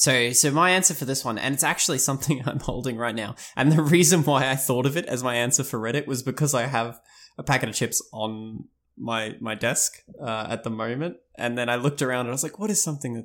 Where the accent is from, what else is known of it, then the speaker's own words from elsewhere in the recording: Australia; also born or lived in South Africa; my mother is Dutch and my father is South African, and I was born in South Africa and we came over to Australia when I was like 7 or so.